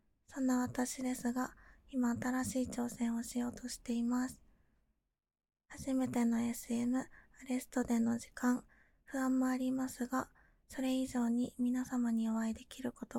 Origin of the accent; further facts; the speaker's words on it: Yamanashi, Japan; now in Tokyo, Japan; 生まれ育ったのは富士山のふもとの山梨県です。四季の移ろいがはっきりと感じられる土地で、自然とともにのんびり育ってきました。今は東京の大学に通いながら、実家との行き来を続ける毎日を送っています。